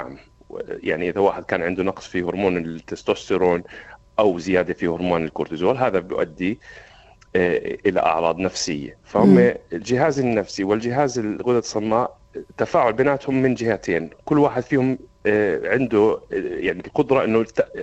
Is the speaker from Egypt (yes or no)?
no; Jordan; عندنا أنه البدانة اللي إحنا من الأردن بنسميه الكرش وجهة